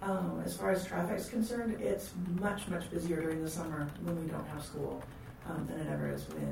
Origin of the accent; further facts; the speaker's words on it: Mount Shasta, California, United States; As a community member, I grew up on Mount Shasta Brown Ranch, right next to the school, down at the end.